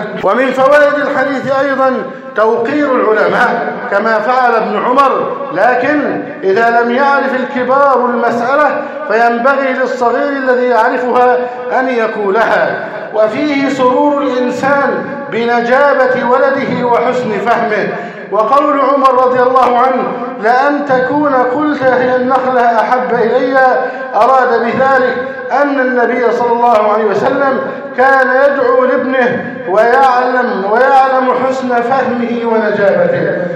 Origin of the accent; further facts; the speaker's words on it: Egypt; اللهم احفظ بلدنا مصر واجعله أمناً أماناً، سخاءً رخاءً وسائر بلاد المسلمين